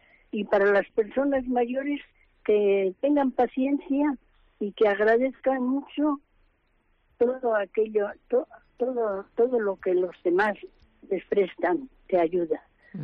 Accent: Capillas, Castile and León, Spain; Soy de Capillas.

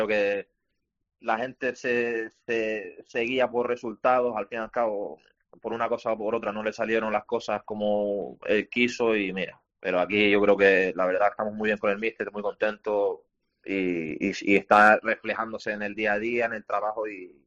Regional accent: Canary Islands, Spain; Yo, al fin y al cabo, soy canario.

